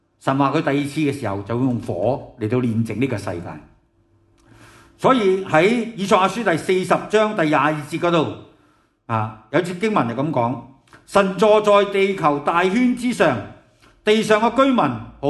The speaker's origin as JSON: {"language": "Cantonese", "country": "Hong Kong", "said": "或者有人我哋香港人就会讲，我哋好似只蚁咁嘅啫。"}